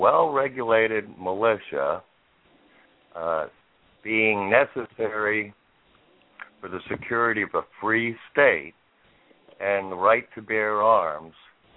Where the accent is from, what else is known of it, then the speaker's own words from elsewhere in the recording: Connecticut, United States; it's a terrible tragedy what happened in Connecticut, my home state, by the way.